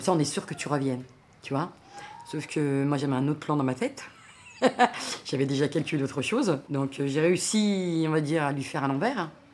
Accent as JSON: {"language": "French", "country": "Algeria", "moved": "as an adult", "lives_now": "France", "said": "il y avait deux choses que je me suis dit quand je suis partie d'Algérie."}